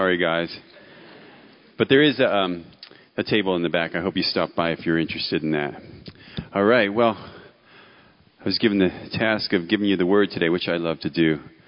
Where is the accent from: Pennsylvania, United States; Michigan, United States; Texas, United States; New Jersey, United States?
New Jersey, United States; from New Jersey.